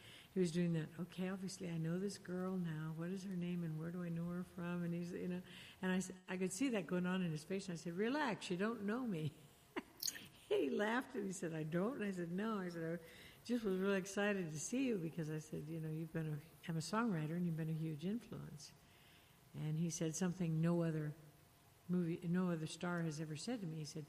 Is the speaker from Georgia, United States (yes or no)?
no; Palo Alto, California, United States; I grew up in Palo Alto in Santa Clara, and then we ranched weekends, so out in San Joaquin Valley in the weekends.